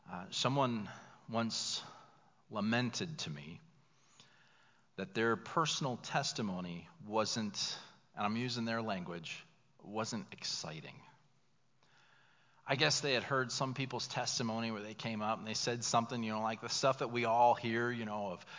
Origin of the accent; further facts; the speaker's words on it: Williamsport, Indiana, United States; Because you'd be sitting there thinking, now, wait a second, I'm from Williamsport, Indiana. I am an American.